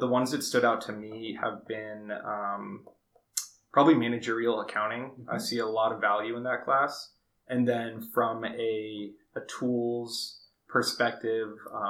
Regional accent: California, United States; I'm from Southern California, as many of you know.

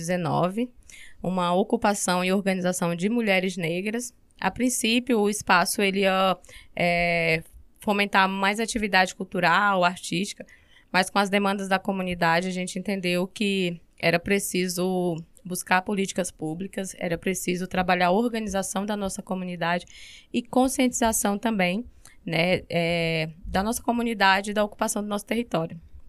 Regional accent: Northeast Region, Brazil; Sou nordestina, sou educadora popular

